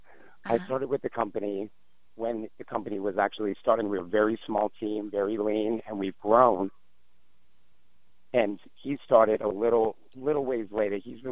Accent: New Brunswick, New Jersey, United States; I'm from New Brunswick, New Jersey, and I need some advice about a relationship that's happening in my workplace.

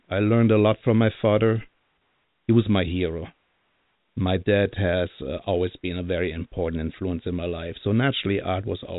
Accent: Bingen am Rhein, Rhineland-Palatinate, Germany; also born or lived in Sweden / Thailand; I was born and raised in Germany. Bingen on the River Rhine is my hometown. Please look it up. It's a beautiful place.

